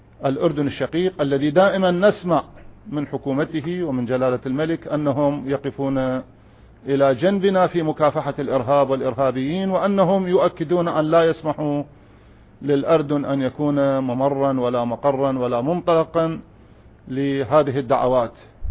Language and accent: Arabic; Iraq; نحن كعراقيين مسلمين ومسيحيين، عربا وكردا وتركمان وصابئة ويزيديين وشبك، عشنا مواطنين تحكمنا الهوية الوطنية